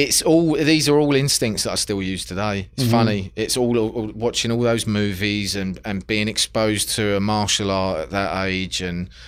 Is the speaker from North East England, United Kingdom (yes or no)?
no; London, United Kingdom; being growing up in South London, where yeah. I grew up, it's kind of, it's a bit rough.